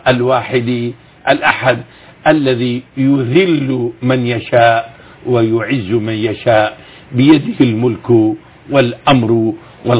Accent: Damascus, Damascus Governorate, Syria; وليست شهادتي كسوري أنا شامي

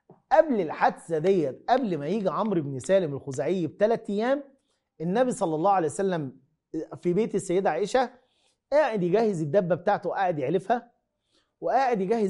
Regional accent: Egypt; زي ما احنا بنقول كمصريين

